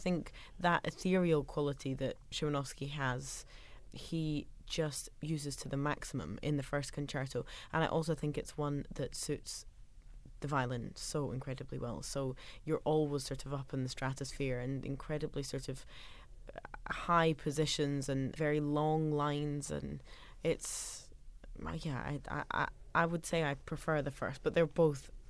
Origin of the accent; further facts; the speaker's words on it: United Kingdom; although I'm British